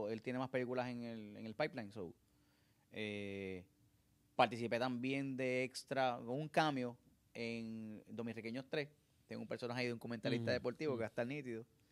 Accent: San Juan, Puerto Rico; Aquí en Puerto Rico, nací en Puerto Rico.

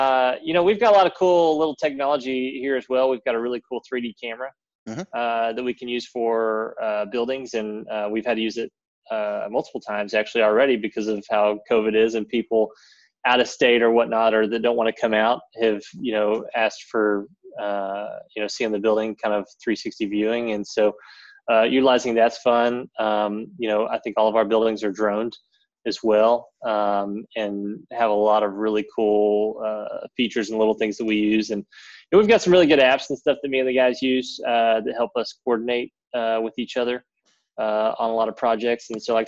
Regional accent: Texas, United States; Well, I'm from Texas, so it's country.

